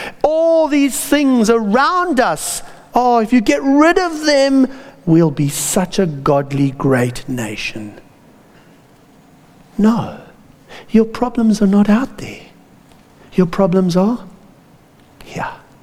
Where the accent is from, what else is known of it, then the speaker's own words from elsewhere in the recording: South Africa; As a South African, if you just bear with me